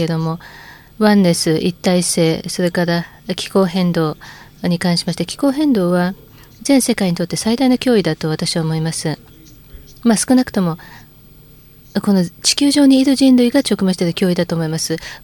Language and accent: Japanese; Canada; 私はカナダ出身です。 カナダでは私が生まれてから40年間50年間